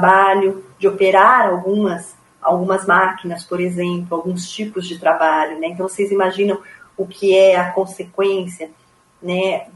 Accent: São Paulo, Brazil; now in Curitiba, Brazil; eu vejo muito aqui em Curitiba, eu não sou daqui, né? Eu sou de São Paulo, mas estou aqui há 20 anos.

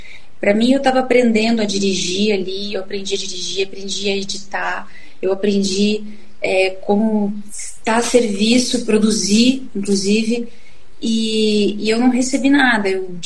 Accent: Brazil; Para mim, foi um entender por que eu sou brasileira. Eu sou atriz no Brasil.

